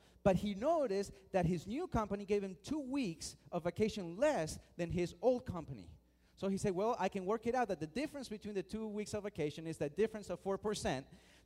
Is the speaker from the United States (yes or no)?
no; Argentina; I was raised and born in Argentina, a place of questionable morality, you could say.